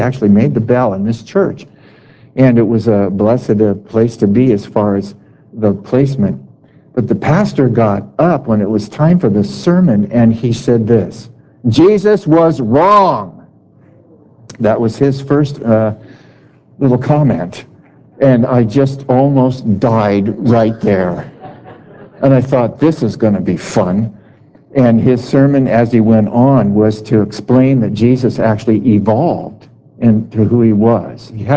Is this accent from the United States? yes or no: yes; California, United States; I'm from California.